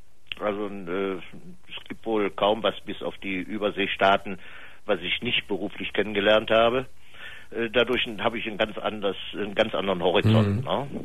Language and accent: German; Cologne, North Rhine-Westphalia, Germany; Also ich bin Kölner.